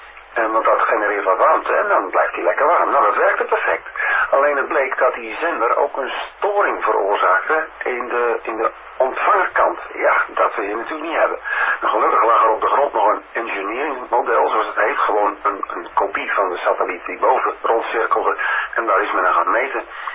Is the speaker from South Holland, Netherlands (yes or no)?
yes; South Holland, Netherlands; born there; now in Veendam, Netherlands; oorspronkelijk geboren ergens in de Alblasterwaard. En woon nu in Veendam, een stuk dichter bij de Schotel, dus daar ben ik heel blij mee. Ik ben inmiddels 59 jaar oud.